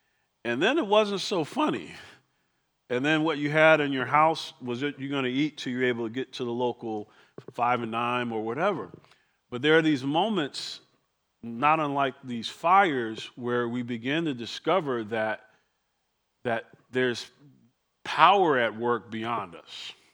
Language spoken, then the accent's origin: English; East Coast, United States; I grew up on the East Coast, and I remember certain times in the winter we get snow.